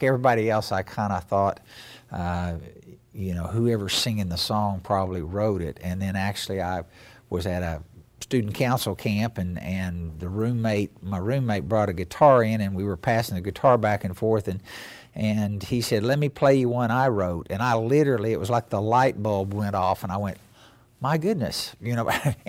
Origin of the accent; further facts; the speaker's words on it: Grove, Oklahoma, United States; I was raised in Grove, Oklahoma, on Grand Lake. My mother and father were both teachers there, and grew up on the farm that my mother was born